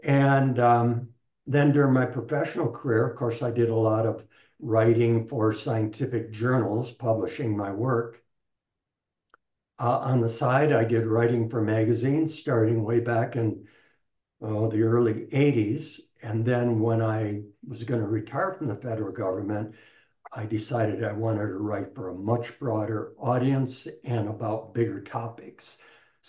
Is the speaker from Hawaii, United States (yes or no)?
no; Michigan, United States; moved away as an adult; now in Bozeman, United States; What brought me to the West from where I was born and raised in Michigan